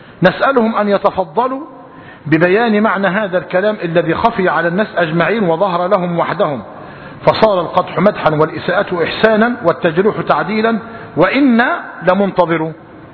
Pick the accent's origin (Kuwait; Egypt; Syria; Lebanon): Egypt; مش ده اللي موجود عندنا في مصر؟ فلماذا نسبه إلى أمه؟ هذا في أرضنا